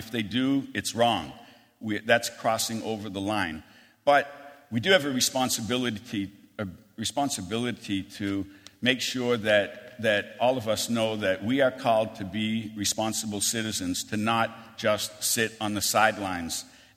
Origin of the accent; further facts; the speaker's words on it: Maine, United States; in the election of 1884, when from my home state, James G. Blaine was the Republican nominee for the presidency. He was also called the Continental Liar from the state of Maine